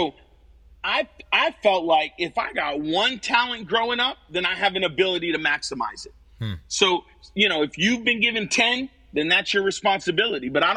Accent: New London, Connecticut, United States; born there; I was born in New London, Connecticut, not in great circumstances.

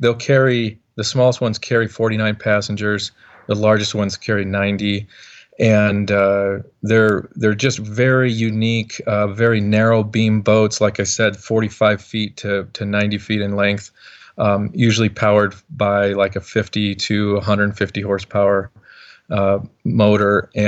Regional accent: Montana, United States; because growing up in Montana, obviously not the biggest boat building community, but strangely, I grew up in the boat community.

